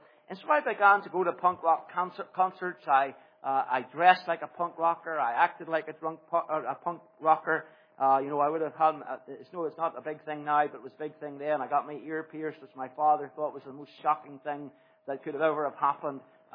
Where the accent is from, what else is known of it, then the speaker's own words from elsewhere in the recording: Belfast, Northern Ireland, United Kingdom; I was a child of the Troubles. I was growing up in Belfast, North Belfast, which was deeply affected by the Troubles.